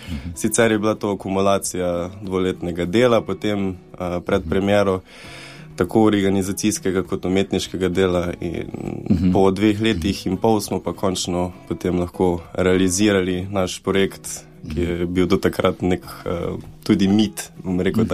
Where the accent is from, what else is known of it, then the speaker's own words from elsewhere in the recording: Celje, Savinja, Slovenia; Celjani smo izjemno ponosni